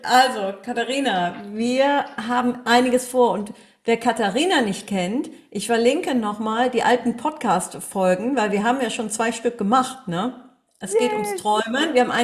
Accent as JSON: {"language": "German", "town": "Cologne", "region": "North Rhine-Westphalia", "country": "Germany", "said": "Ich komme ja aus Köln"}